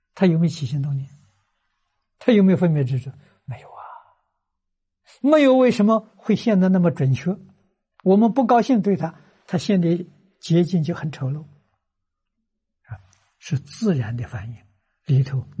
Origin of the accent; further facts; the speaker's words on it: China; 我们中国人叫明心见性